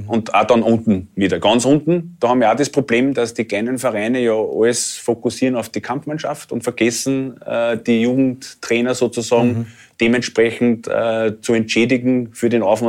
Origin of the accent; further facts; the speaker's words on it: Austria; man kann einfach nicht als Österreicher gleich arbeiten wie die Deutschen